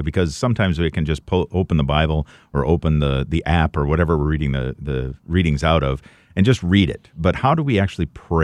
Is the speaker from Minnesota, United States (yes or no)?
yes; Minnesota, United States; Well, we're from Minnesota